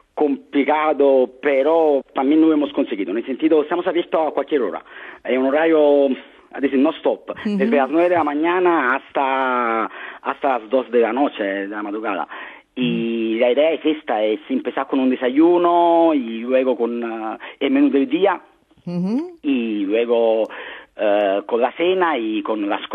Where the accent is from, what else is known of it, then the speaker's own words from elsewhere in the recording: Naples, Campania, Italy; Spanish is a second language; now in Madrid, Spain; Los dos somos de Nápoles, pero al final nos hemos encontrado aquí en Madrid.